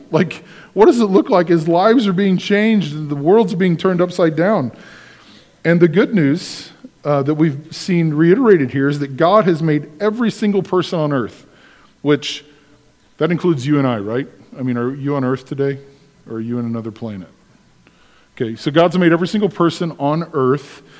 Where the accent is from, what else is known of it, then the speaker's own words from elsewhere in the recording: United States; Because we're American, we're so invested in the moment.